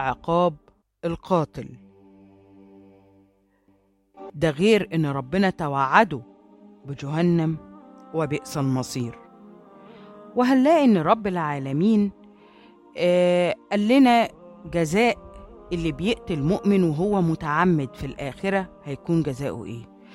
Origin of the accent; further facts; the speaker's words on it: Egypt; الصار أو الطار زي ما بنسميه عندنا في مصر